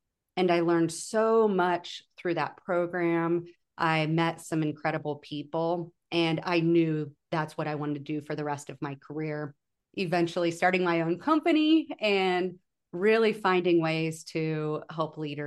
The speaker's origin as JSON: {"language": "English", "town": "Macon", "region": "Missouri", "country": "United States", "tie": "born or raised there", "moved": "as an adult", "said": "I was born and raised in Missouri in a very small town, northern Missouri. It's called Macon. And I spent, the first 17 years of my life there."}